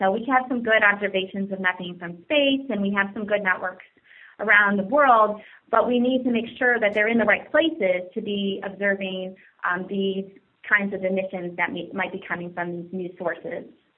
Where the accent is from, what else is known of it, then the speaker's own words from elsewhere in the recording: Chicago, Illinois, United States; I'm from Chicago, and I love that we're saying Chicagoland.